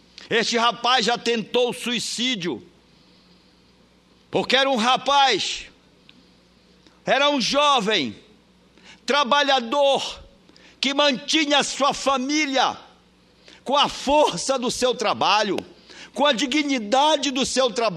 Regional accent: Salvaterra, Pará, Brazil; Cito o exemplo da minha terra. O prefeito da minha terra, de Salvaterra

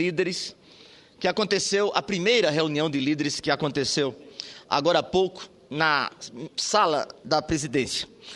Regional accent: Northeast Region, Brazil; hoje nós temos uma participação na vida nacional diferente enquanto nordestinos

